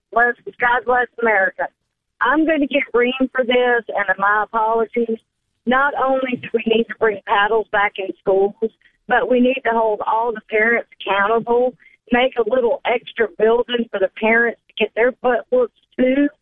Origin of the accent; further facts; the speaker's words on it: Memphis, Tennessee, United States; I grew up in Memphis. I went to Sharp Elementary.